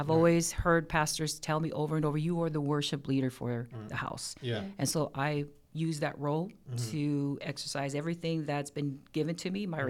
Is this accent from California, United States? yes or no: yes; Carson, California, United States; also born or lived in Harbor City; Harbor City is in the L.A. area because I was raised in Carson. However, the hospital that I was born in was in Harbor City.